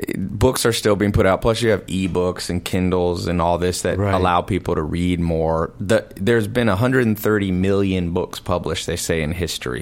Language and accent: English; Long Beach, California, United States; born there; I was actually, I'm one of the few people actually born in L.A.